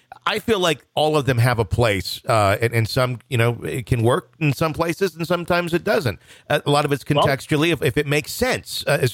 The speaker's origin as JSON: {"language": "English", "region": "Wisconsin", "country": "United States", "tie": "born or raised there", "said": "I was visiting my hometown cemetery in Wisconsin."}